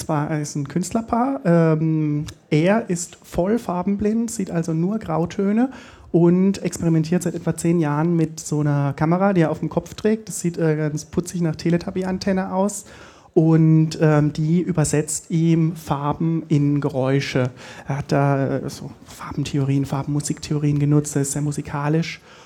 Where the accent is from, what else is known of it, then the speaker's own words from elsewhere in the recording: Freiburg, Baden-Württemberg, Germany; Ja, ich komme aus Freiburg hierher, bin ganz geflasht von der großen Stadt